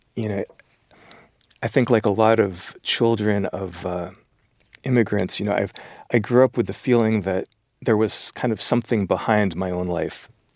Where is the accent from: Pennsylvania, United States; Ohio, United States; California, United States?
California, United States; Los Angeles; also born or lived in New York; now in France; I'm American, you know, I live in France. I'm from New York. I grew up in Los Angeles.